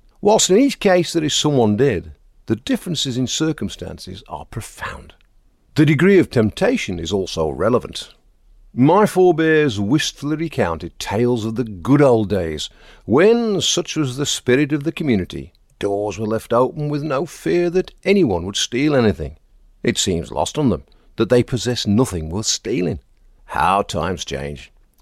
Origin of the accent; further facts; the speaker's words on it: Wales, United Kingdom; I have hitherto felt no more threatened than when strolling the alleys of my hometown in rural Wales.